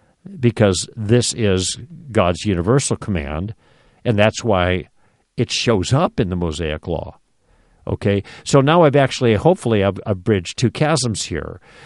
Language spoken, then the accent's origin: English; Illinois, United States; now in California, United States; I'm from Illinois, but I live in California.